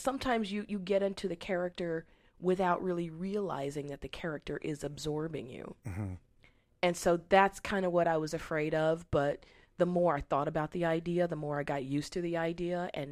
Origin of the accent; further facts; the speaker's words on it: Memphis, Tennessee, United States; And as you know, I'm from Memphis, Tennessee, which is a very rich heritage of music.